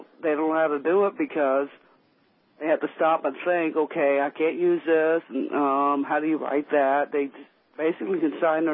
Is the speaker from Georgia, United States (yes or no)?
yes; Georgia, United States; Don't tell nobody because I grew up in Southwest Georgia